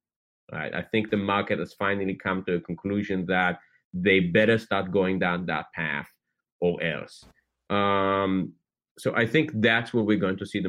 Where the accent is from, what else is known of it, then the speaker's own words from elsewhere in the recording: Atlanta, Georgia, United States; I mean, I grew up in Atlanta, Georgia. So whenever a hurricane hit Florida, we would get the tail of it.